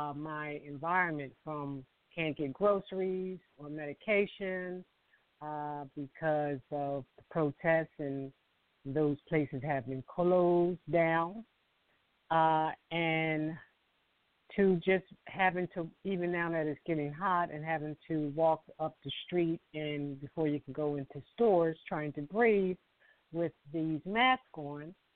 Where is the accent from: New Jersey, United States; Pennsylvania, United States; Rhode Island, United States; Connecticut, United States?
Pennsylvania, United States; Philadelphia; And I'm from … I'm from Philadelphia.